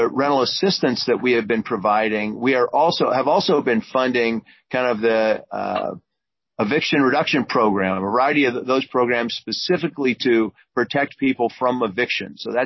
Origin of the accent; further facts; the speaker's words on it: Puyallup, Washington, United States; I'm from Puyallup, was always very proud of the fact that the churches in Puyallup, of which I have attended a few, did the Freezing Nights program.